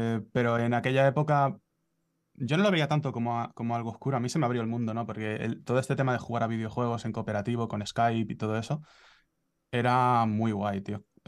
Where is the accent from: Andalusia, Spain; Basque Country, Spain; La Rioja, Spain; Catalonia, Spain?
Andalusia, Spain; Ronda; also born or lived in Granada; en Granada. Mi familia, por parte de madre, es de Granada. Y nací allí. Pero desde que tenía un año o dos hasta los 8, realmente vivía en Málaga, en un pueblo que se llama Ronda, o ciudad, no sé si es pueblo o ciudad, a la verdad. Viví muy de pequeño allí.